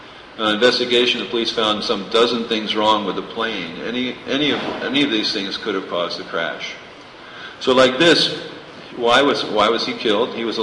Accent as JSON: {"language": "English", "region": "Florida", "country": "United States", "said": "I'm from Florida, so very close to us is this country, Cuba, this little country of Cuba."}